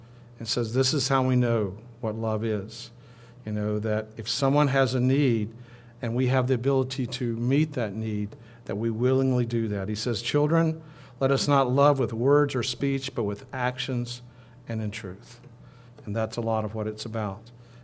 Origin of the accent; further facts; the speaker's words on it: Minden, Louisiana, United States; and I grew up in Minden, and I love Minden, and I was one of the few that got away from Minden.